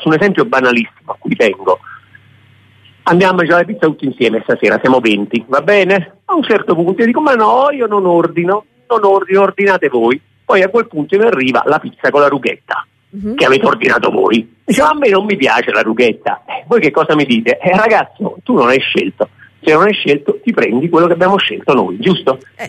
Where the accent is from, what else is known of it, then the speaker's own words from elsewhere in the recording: Naples, Campania, Italy; born there; now in Rome, Italy; Io sono napoletano di nascita